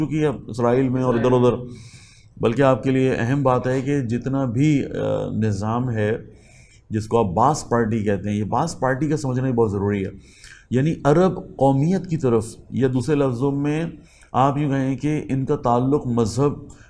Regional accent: Pakistan; ہم پاکستانی ہیں, بلوچستان ہماری سمجھ میں فوراً آ جاتا ہے.

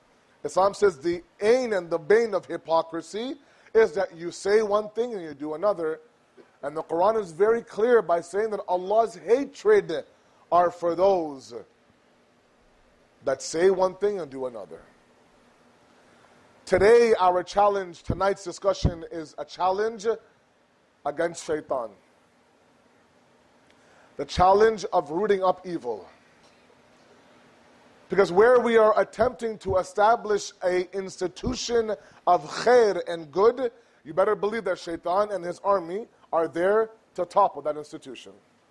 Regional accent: Canada; We are not Muslims living in Canada, guys. We are Canadian Muslims.

